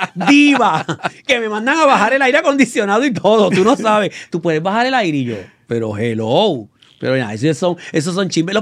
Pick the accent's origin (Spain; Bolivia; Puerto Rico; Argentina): Puerto Rico; Río Piedras; also born or lived in France; yo siempre he dicho que yo soy europea criada en Río Piedra